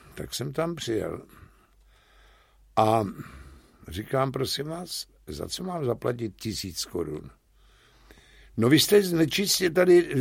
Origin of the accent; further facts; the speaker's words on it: Buštěhrad, Central Bohemian Region, Czechia; born there; u tety v Buštěhradě. No a na maminku to přišlo, tak jsem se narodil v Buštěhradě.